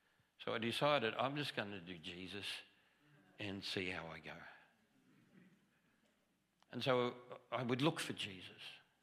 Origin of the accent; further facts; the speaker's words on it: Australia; I'm Australian.